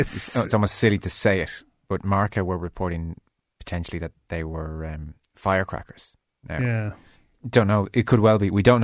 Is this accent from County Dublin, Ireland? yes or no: yes; Lucan, County Dublin, Ireland; I'm from Lucan. … I'm of Selbridge extraction, so I feel like I got a feel for Lucan.